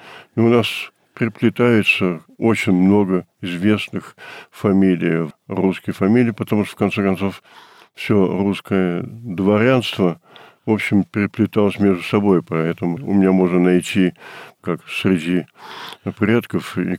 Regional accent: France; я родился во Франции, учился во Франции, образование получил во французских лицеях. И, естественно, кроме французского образования, я вот намекнул на то, что были русские школы, конечно, меня родители туда тоже посылали.

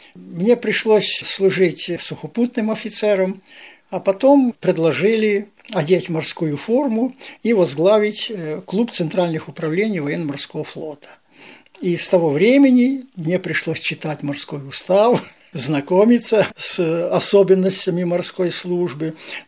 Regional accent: Konelski Khutory, Cherkasy Oblast, Ukraine; Я родился на Украине. Такое название деревни, какое-то многосоставляющее, село Конельские хутора. Это в Черкасской области, недалеко от города Умань. Там ходил в школу, закончил, поступил потом в военное училище.

